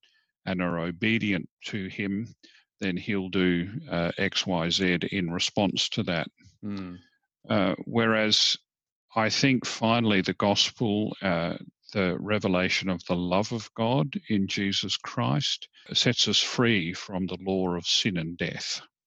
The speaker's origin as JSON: {"language": "English", "region": "South Australia", "country": "Australia", "tie": "born or raised there", "said": "I grew up here in the Barossa Valley when it was still a very small country area compared to the big city of Adelaide."}